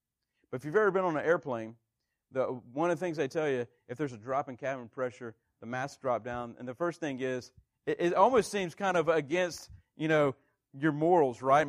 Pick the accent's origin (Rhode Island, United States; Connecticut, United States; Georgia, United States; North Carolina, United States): Georgia, United States; moved away as an adult; We moved there when I was 3, and I didn't leave South Georgia till I was about 21. I went to junior college there as well. So I did all my growing up pretty much in South Georgia.